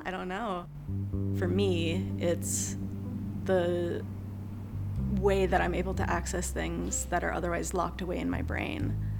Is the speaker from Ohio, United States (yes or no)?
no; Wisconsin, United States; I grew up in the Midwest. When I get back and I get to like feel the grass in my hands in Wisconsin, it really, really makes me emotional.